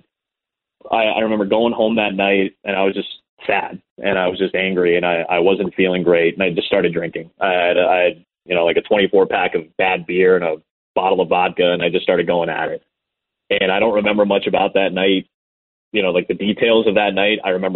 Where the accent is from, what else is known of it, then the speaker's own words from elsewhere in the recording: Chicago, Illinois, United States; I'm from Chicago, and then I go to a town of 3,000 people. I come from a very diverse area where I grew up. I come from a very diverse city.